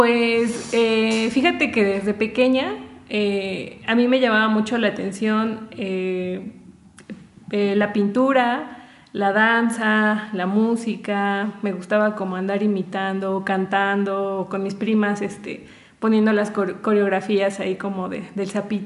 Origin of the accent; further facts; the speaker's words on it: Zacapoaxtla, Puebla, Mexico; en mi pueblo, de donde yo soy de Zacapoaxtla